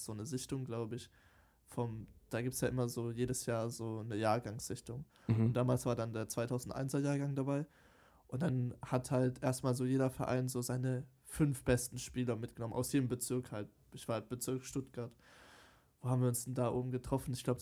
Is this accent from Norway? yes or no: yes; Norway; first language Norwegian; German is a second language; Ich bin ein Norweger.